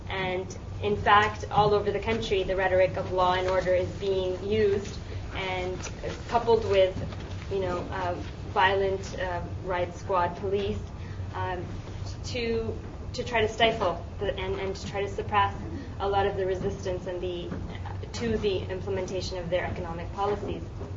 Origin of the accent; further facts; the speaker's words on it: Toronto, Ontario, Canada; I'm from Toronto, and in Ontario, we have a lot of anti-poverty activists